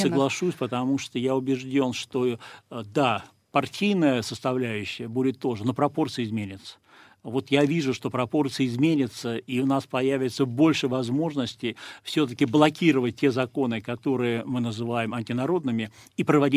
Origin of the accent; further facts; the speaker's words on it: Saint Petersburg, Russia; now in Moscow, Russia; 2001 года я живу и работаю в Москве, но я горд тем, что я был, есть и буду петербуржцем. Для меня Петербург — это моя родина, это мой родной город. Я не считаю себя, не буду никогда считать москвичом